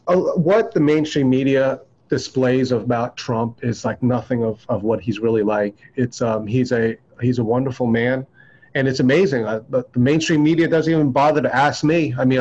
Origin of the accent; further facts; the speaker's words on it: New York, United States; it's very difficult to be a little Chinese boy growing up in New York, where there was maybe two or three other Chinese people in the whole school.